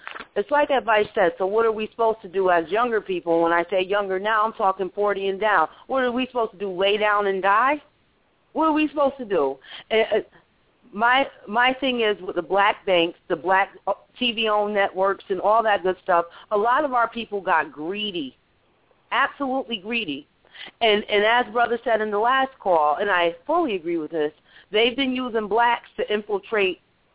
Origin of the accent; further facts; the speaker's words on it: New England, United States; This is my home. I'm from New England. This is the United States.